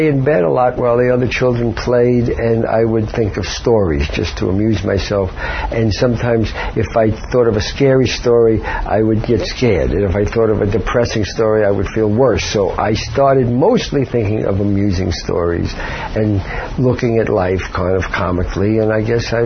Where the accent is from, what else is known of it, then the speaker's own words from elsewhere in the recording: New York, United States; I grew up in the Bronx, New York. I was a very sickly child.